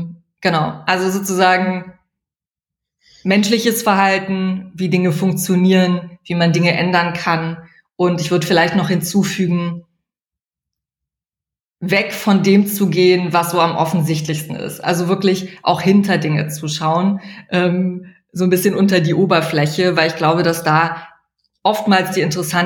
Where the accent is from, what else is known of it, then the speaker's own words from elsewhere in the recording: Trier, Rhineland-Palatinate, Germany; Ich komme aus Trier ursprünglich